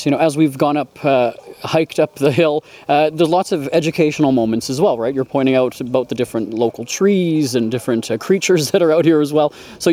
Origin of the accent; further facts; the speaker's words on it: Canada; And being Canadian, I know all about a hockey helmet.